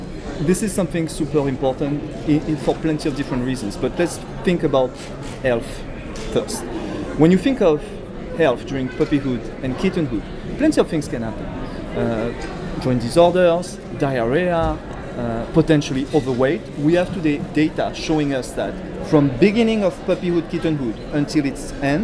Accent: France; accent: French; with my French accent, sometimes it doesn't come out properly

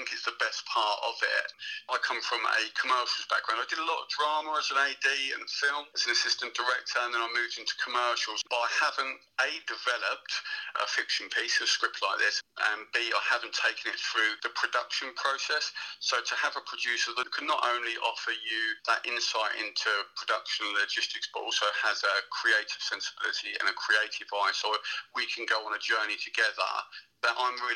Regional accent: Cardiff, Wales, United Kingdom; I'm the writer and director, and I'm from Cardiff in Wales

